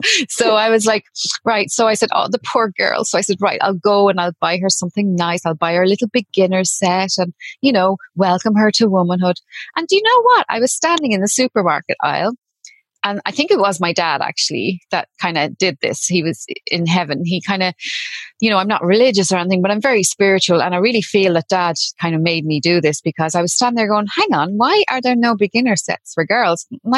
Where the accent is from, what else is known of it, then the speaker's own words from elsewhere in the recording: Ireland; Obviously, I'm Irish.